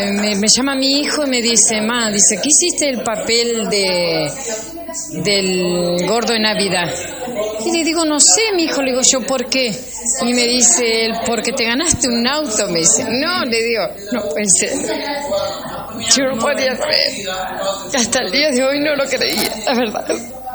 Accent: Paraná, Entre Ríos, Argentina; De Paraná, Entre Ríos.

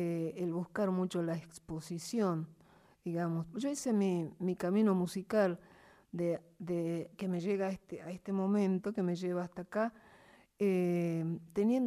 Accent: Salta, Argentina

